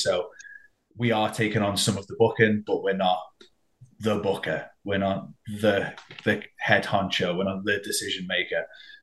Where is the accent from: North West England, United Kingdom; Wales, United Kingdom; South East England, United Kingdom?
North West England, United Kingdom; Liverpool; It's our first time back in Liverpool in over 5 years. So I'm excited to be in my hometown, but also to be going to my hometown as part of a show this exciting.